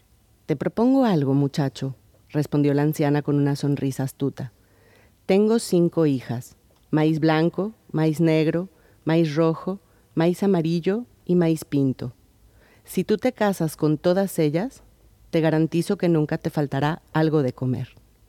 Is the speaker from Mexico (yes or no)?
yes; Mexico; por un lado porque soy mexicana, pero también porque es la cuna del maíz